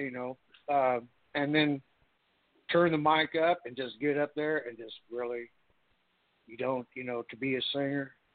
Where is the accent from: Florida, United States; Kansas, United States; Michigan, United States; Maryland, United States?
Kansas, United States; Topeka; I went back to my home state of Kansas, Topeka, Kansas